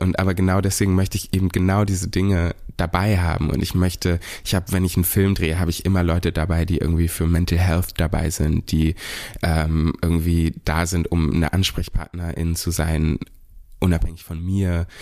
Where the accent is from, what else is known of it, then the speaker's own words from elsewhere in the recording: Berlin, Germany; ich eine Community habe hier in Deutschland als Berliner